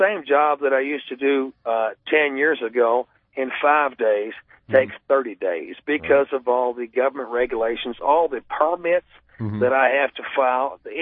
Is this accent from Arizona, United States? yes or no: no; Texas, United States; born there; I was born here in Texas